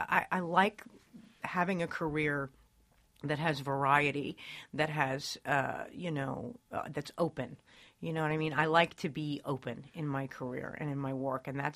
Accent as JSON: {"language": "English", "region": "New York", "country": "United States", "tie": "born or raised there", "said": "Maybe it's growing up in New York."}